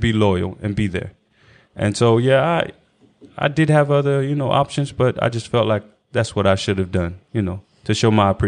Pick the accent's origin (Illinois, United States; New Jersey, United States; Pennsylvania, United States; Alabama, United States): Alabama, United States; I'm a big guy on loyalty, and that's just something you get growing up in Alabama.